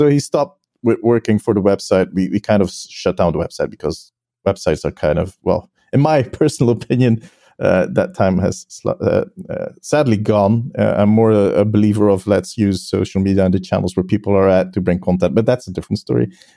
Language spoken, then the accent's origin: English; Belgium; English is a second language; especially because you can tell by my accent, I'm not a native speaker. I'm from Belgium.